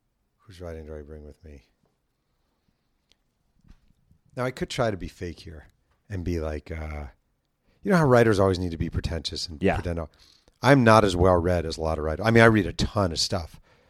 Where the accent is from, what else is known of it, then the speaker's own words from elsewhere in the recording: New Rochelle, New York, United States; I moved here from New Rochelle, New York